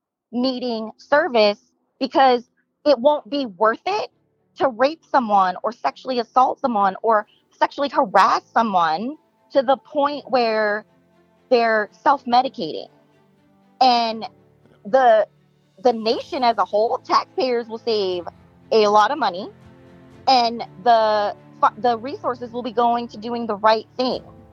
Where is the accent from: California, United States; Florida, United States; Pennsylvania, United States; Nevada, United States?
California, United States; Hollywood; I came from Hollywood. So like I was used to sidestepping sexual harassment